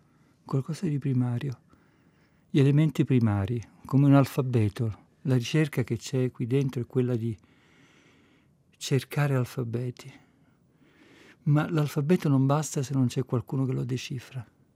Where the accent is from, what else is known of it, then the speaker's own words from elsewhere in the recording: Sicily, Italy; born there; moved away; Io che sono nato in Sicilia e poi sono andato altrove